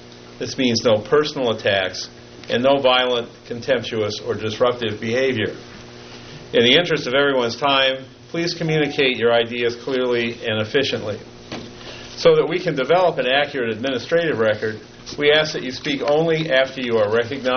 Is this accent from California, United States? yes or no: yes; Chalfant, California, United States; I'm from Chalfont, California, and I am the chair.